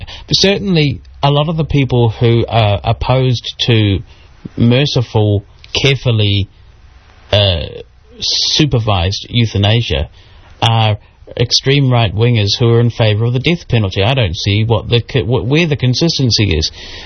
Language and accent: English; Whanganui, Manawatū-Whanganui, New Zealand; is from my hometown here, Whanganui.